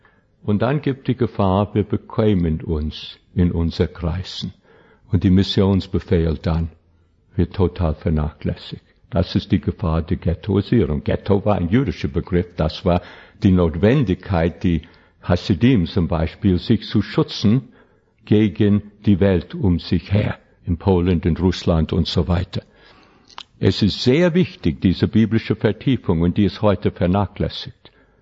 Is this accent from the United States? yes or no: yes; New York, United States; now in Germany; Ich ging zurück zu meiner alten Heimat in New York mit meinen Eltern.